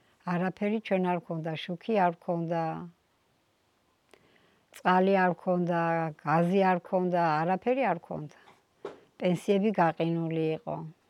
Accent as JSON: {"language": "Georgian", "town": "Tskaltubo", "region": "Imereti", "country": "Georgia", "tie": "born there", "said": "დავიბადე სოფელ წყალტუბოში 1952 წელს."}